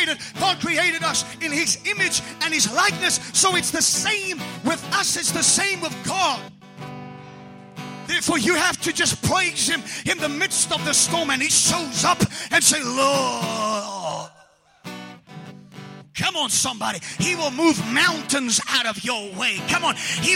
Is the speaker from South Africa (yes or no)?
yes; Port Elizabeth, Eastern Cape, South Africa; now in -; Kataza is tormenting. That's a Port Elizabeth word. I come from Port Elizabeth.